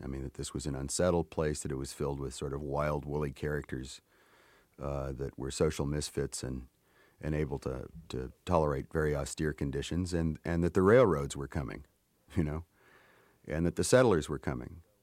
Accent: Pinedale, Wyoming, United States; I come from the Wyoming frontier. I mean, really, very recently settled part of the North American continent.

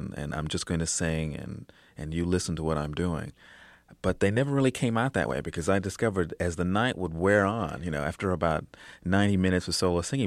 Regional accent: New York, United States; In fact, there was, when I was growing up in New York, I think Texaco had a program.

